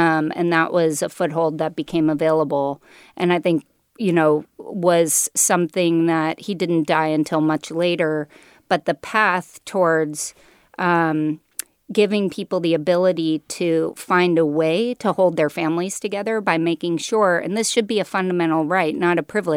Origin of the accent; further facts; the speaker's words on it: Philadelphia, Pennsylvania, United States; born there; I started in Philadelphia, but my dad was a Sears store manager. Started in the appliance department of Sears, worked his way up to be a manager, and we moved with his job to different places.